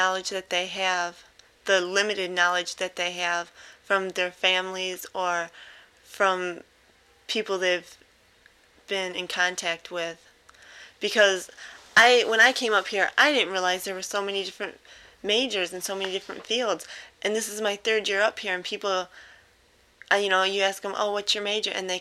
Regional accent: Dearborn Heights, Michigan, United States; Well, since I came from Dearborn Heights, Dearborn is where Ford Motor Company, the world headquarters, is in Dearborn. So that's always been, like, in my life.

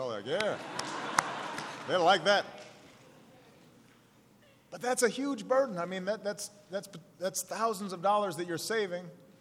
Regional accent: Chicago, Illinois, United States; Back in my hometown of Chicago, Mayor Rahm Emanuel's opening up schools like this one.

